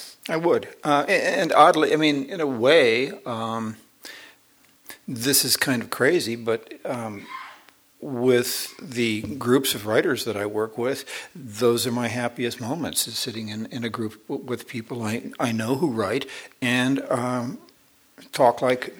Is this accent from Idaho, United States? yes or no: no; Cleveland, Ohio, United States; growing up in the Midwest in Cleveland and people telling me that this was the world and how happy I was to be there